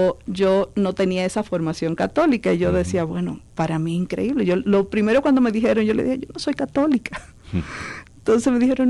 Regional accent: Dominican Republic; accent: Caribbean; Y ya me conocía mi acento, que es muy particular de nosotros los caribeños

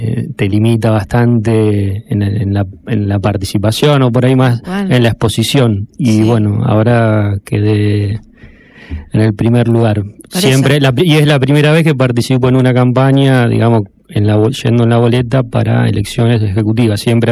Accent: Buenos Aires, Argentina; todos los que somos bonaerenses

